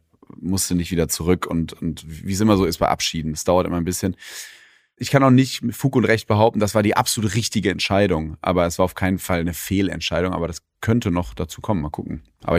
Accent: North Rhine-Westphalia, Germany; Oder wie man aus Ostwestfalen, wo ich herkomme, sagen kann, ich kann nicht meckern.

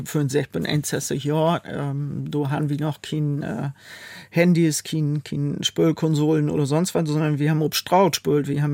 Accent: Lower Saxony, Germany; 61 Jahre alt, bin verheiratet, wir haben zwei erwachsene Kinder, wir haben fair, wunderbare Enkelkinder. Ich komme aus Landkreis Leer, aus Buhren, ist meine Heimatgemeinde, wo ich auch noch kommunalpolitisch mit aktiv bin.

